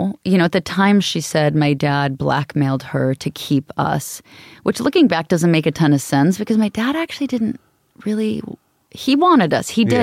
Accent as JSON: {"language": "English", "town": "Anchorage", "region": "Alaska", "country": "United States", "tie": "born or raised there", "said": "I was raised in Anchorage, sweet Mormon family, singing in hotels for tourists."}